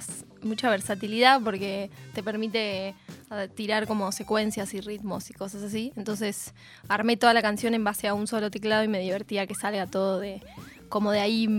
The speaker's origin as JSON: {"language": "Spanish", "town": "Bahía Blanca", "region": "Buenos Aires Province", "country": "Argentina", "said": "Sí, soy de Bahía Blanca."}